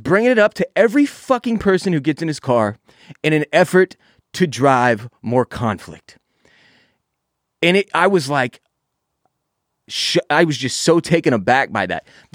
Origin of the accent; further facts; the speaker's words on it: Houston, Texas, United States; I've been around guns my whole life, so I'm not particularly alarmed by this, being from Texas and growing up in Houston and having a lot of friends who hunt and shit.